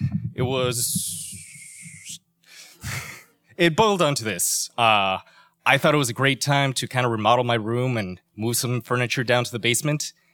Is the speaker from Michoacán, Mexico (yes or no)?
yes; Michoacán, Mexico; I'm 13 years old, and I'm running away from home for the first time. I'm walking down one of the main streets of my hometown in Michoacán, Mexico